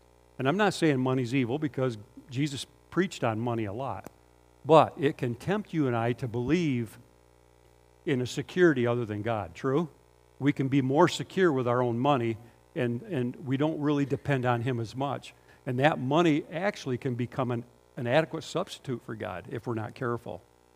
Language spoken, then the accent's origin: English; Hastings, United States; I remember growing up in Hastings, we had a drive-in theater, and they used to play Walt Disney movies and everything, right?